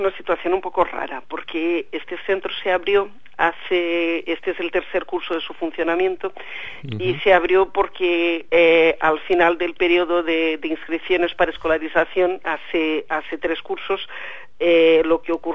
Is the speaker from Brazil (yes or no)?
yes; Brazil; Spanish is a second language; Yo soy hija de maestra, pues sobrina de maestra y soy de Brasil.